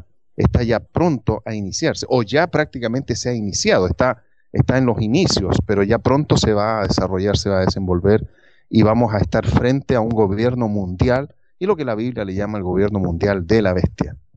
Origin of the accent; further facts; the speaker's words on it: Chile; moved away; vivo ahora fuera de Chile, pero yo soy chileno, y en la iglesia que yo me crié, que participé muchísimos años, al pastor de la iglesia donde yo asistía, una iglesia pentecostal